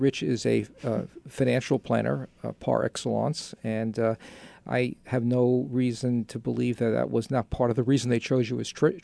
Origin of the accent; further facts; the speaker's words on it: New York, United States; I'm from New York, as you've guessed